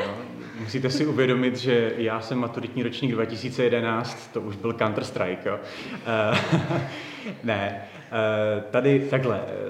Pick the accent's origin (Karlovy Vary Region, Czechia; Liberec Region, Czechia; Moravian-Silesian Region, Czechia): Moravian-Silesian Region, Czechia; Dobratice; já třeba jsem původem, vlastně nejsem z Těšína ani z toho nejbližšího okolí, ale z Dobratic pod Prašivou